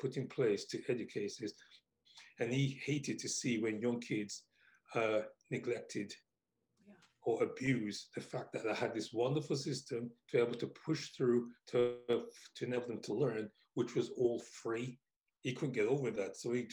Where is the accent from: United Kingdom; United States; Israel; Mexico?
United Kingdom; England; before I explain to you or try to explain what life was like for me growing up in England.